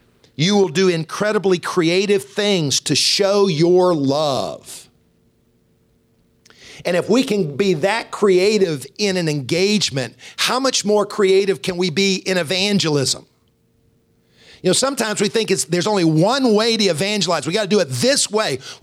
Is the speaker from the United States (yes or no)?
yes; Columbia, United States; I said, "I grew up in Columbia."